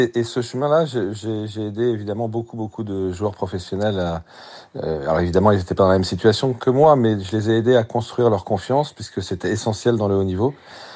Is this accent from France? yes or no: yes; France; Je suis français, je suis très fier d'être français, je suis très heureux d'être français, je suis très heureux en France.